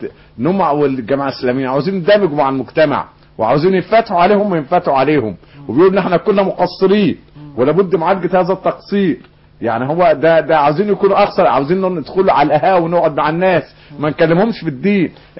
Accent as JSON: {"language": "Arabic", "country": "Egypt", "said": "ده اشياء احنا يا مصريين يعني بنلفه في كل مناطق"}